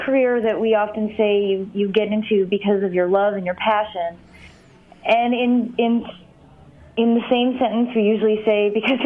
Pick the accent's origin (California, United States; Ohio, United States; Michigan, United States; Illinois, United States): Michigan, United States; Monroe; Well, I grew up in Monroe, Michigan